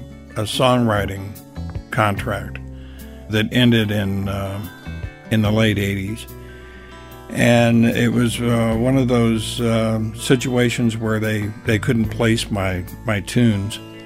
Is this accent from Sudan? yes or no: no; San Antonio, Texas, United States; Well, raised in San Antonio, started my music career in San Antonio.